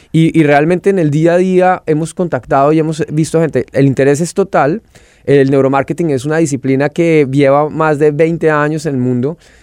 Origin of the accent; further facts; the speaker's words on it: Colombia; Yo vengo, pues soy colombiano